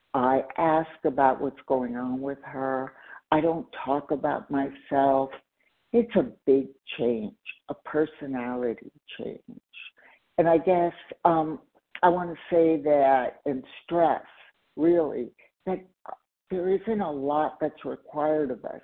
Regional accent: California, United States; I am from California, and I am recovered for today.

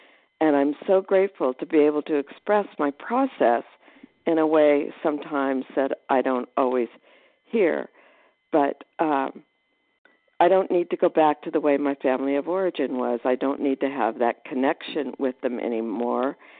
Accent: Arizona, United States; I am from Arizona.

